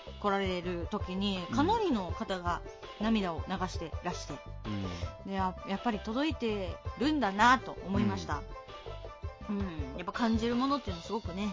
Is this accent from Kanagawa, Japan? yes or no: no; Nagasaki, Japan; 私ら長崎人は黙祷をしてた瞬間があって